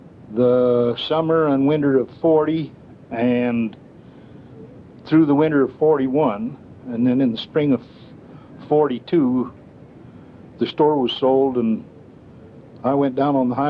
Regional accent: Utah, United States; also born or lived in Colorado / Seattle; now in Fairbanks, United States; I came here originally from Utah and went to school in Colorado, went into the Seattle area, and I have had the Alaska bug for years and years even then, and so In the spring of 1940, I drifted up into Fairbanks

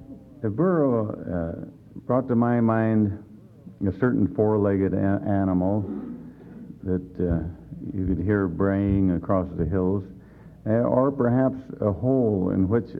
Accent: Oregon, United States; I am from Oregon. I'm an exile in the lower 48

